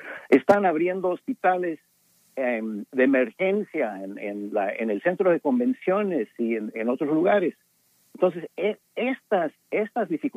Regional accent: El Paso, Texas, United States; Yo soy originario del Paso, Texas.

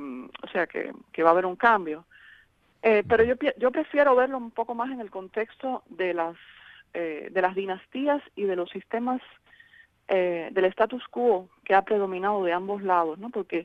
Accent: Cuba; now in United States; como activista cubano-americana que ha estado pues trabajando por un momento de reconciliación y de cambio entre los Estados Unidos y Cuba, sino que también estoy como ex practicante católica, o sea, no practico actualmente, pero crecí como católica en la Iglesia Católica en Cuba.

